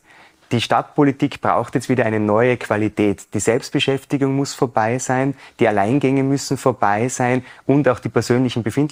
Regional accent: Innsbruck, Tyrol, Austria; Also ich bin Innsbrucker und bin auch schon wieder da.

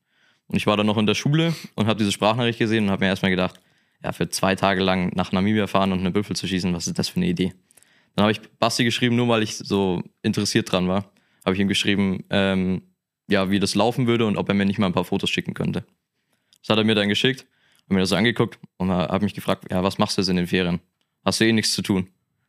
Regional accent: Bavaria, Germany; ich komme aus dem Süden von München

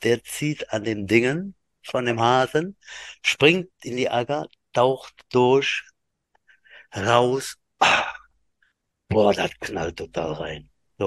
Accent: Thuringia, Germany; Ich bin Thüringer.

